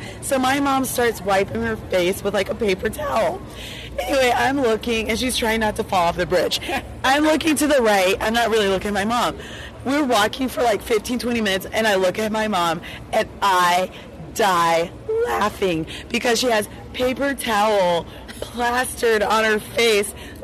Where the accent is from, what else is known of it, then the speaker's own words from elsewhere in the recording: Colorado, United States; It's also freaking humid in here. Oh, my God, it's so humid in New York. We're from Colorado.